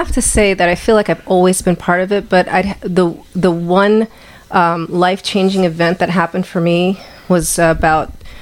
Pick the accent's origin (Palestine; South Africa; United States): United States; Atlanta, Georgia; also born or lived in Chicago / Sturtevant; So I was born in Chicago. I lived in Sturtevant, Wisconsin for a little bit, but most of my childhood was in Atlanta.